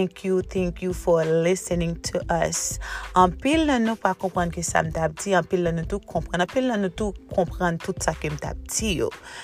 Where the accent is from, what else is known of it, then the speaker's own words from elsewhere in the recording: Haiti; now in Jacksonville, United States; Yes, I am Haitian. I was born in Haiti, but right now I'm currently living in Jacksonville